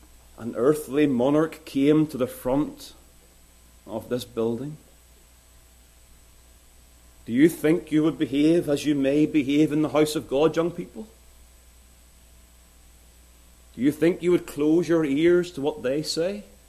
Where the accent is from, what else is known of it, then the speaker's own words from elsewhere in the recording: United Kingdom; being a British subject